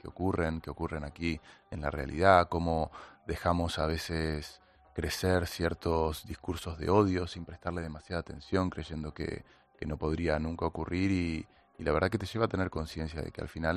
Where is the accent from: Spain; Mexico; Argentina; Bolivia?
Argentina; Bariloche, Río Negro; yo soy de Bariloche, entonces algo sabía.